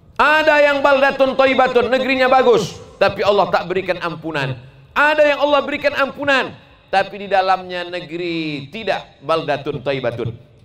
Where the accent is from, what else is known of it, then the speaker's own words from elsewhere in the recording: Sumatra, Indonesia; Saya pikir saya disambut orang di Sumatera karena kami satu pulau, kampung halaman saya.